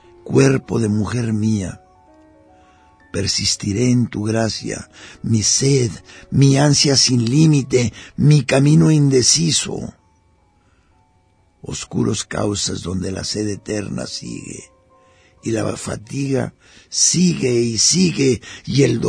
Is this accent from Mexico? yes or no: yes; Mexico